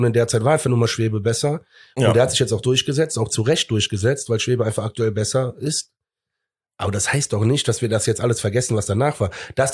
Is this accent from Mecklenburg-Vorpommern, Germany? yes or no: no; Cologne, North Rhine-Westphalia, Germany; so bekloppt sind wir Kölner ja.